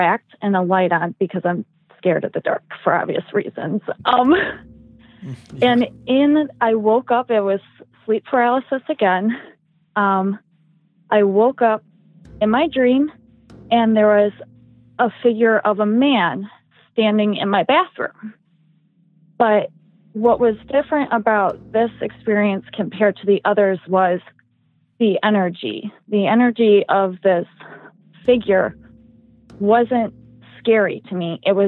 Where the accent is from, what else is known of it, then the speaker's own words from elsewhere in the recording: Midwest, United States; But I am from the Midwest.